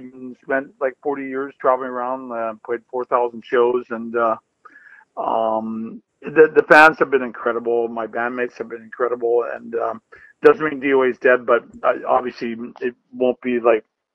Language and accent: English; Canada; We are Canadian.